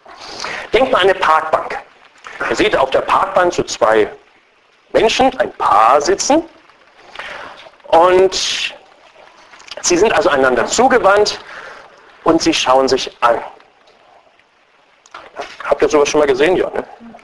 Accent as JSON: {"language": "German", "town": "Schönermark", "region": "Brandenburg", "country": "Germany", "said": "wir kommen aus Schönermark."}